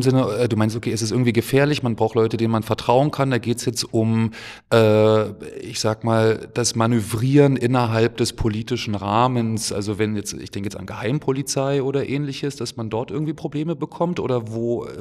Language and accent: German; Germany; born there; ich bin geboren in der DDR zum Beispiel, ich war 2 Jahre alt, als das Ganze dann zu Ende war